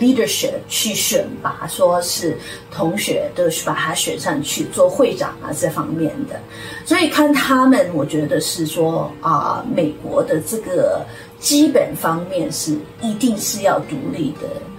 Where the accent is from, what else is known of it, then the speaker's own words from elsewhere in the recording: South Korea; Chinese is a second language; 因为我在韩国成长的时候也是一样，是我们住在一个房间，加上我父母，因为韩国是榻榻米，所以你睡在地上的